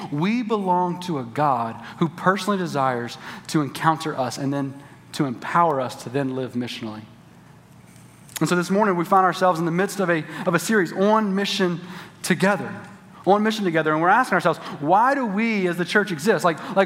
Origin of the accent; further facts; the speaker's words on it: Louisiana, United States; growing up in South Louisiana, like, we didn't have sunrises like this. Like growing up in South Louisiana, we had heat and humidity.